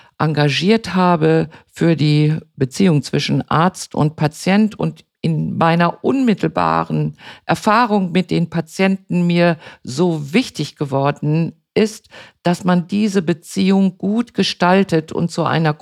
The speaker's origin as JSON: {"language": "German", "town": "Herne", "region": "North Rhine-Westphalia", "country": "Germany", "tie": "born or raised there", "said": "meine Kollegin aus meinem Heimatort Herne, auch Hausärztin"}